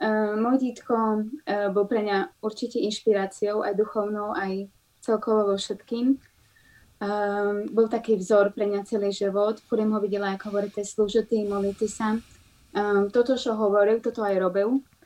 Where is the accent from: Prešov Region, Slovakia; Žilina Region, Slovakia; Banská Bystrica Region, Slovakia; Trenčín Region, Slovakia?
Prešov Region, Slovakia; Medzilaborce; Takže z Labírce pochádzam, želám tam postati celý život až do svojej vysokej školy. Chodila tam aj na strednú školu, na gymnázium. Na vysokú školu už som potom chodila do Prešova